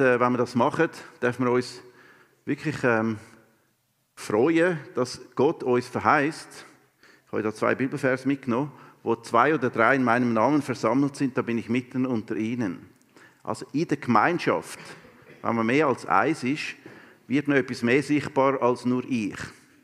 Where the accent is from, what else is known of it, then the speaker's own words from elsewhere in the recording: Switzerland; Und auch wenn wir so ein bisschen eher zurückhaltend sind, nicht so extrovertierte Leute, jetzt als Schweizer